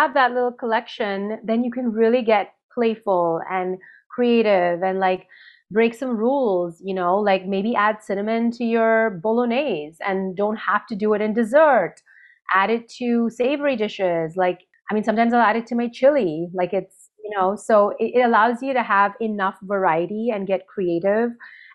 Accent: India; Growing up in India, I ate it a lot in rice dishes and curries.

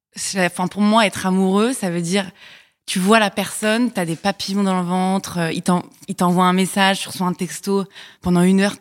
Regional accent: Paris, Île-de-France, France; j'ai 27 ans et je suis parisienne.

